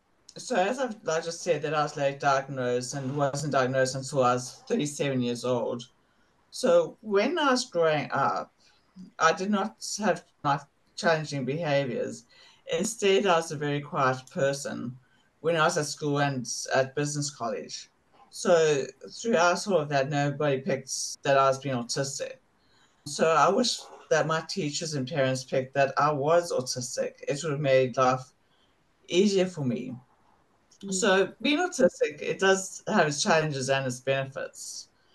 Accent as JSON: {"language": "English", "country": "South Africa", "moved": "yes", "lives_now": "Perth, Australia", "said": "I'm a South African Australian. So I immigrated to Perth in 1997 with my parents and my sisters."}